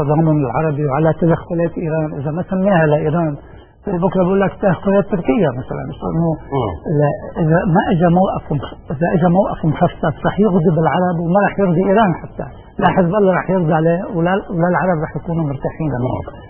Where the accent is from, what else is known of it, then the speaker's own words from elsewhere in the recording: Lebanon; أنا لبنانيين معودين على شغلتين